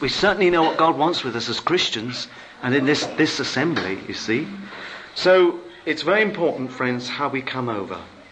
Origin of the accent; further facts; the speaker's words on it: England, United Kingdom; Well, we're English.